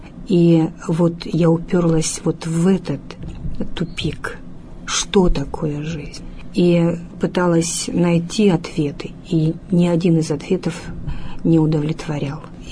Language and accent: Russian; Crimea, Ukraine; когда узнал, что я из Крыма